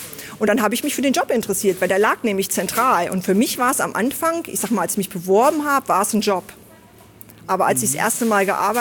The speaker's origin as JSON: {"language": "German", "region": "Harz", "country": "Germany", "tie": "born or raised there", "said": "Eigentlich bin ich ein Harzer Kind."}